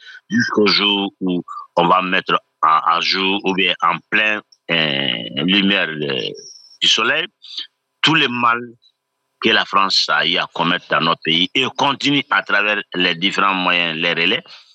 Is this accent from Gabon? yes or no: no; Mali; ce n'est pas parce que je suis malien